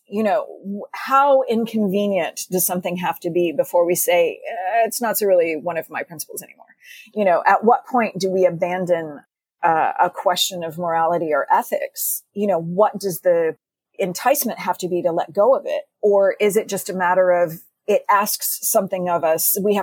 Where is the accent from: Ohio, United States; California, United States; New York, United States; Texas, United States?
Texas, United States; particularly when I was growing up in Texas.